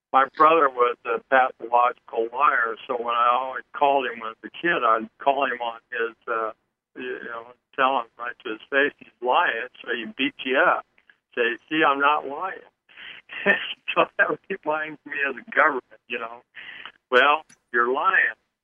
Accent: Idaho, United States; now in Arizona, United States; I'm from Idaho, and moved down on Convergence down in Arizona here.

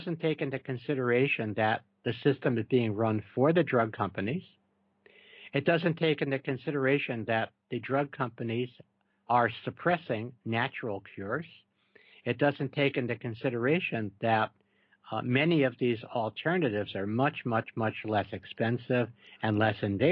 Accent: New York, United States; moved away; I'm from New York, and New Yorkers are noted for their bluntness. And I haven't lived there in many years.

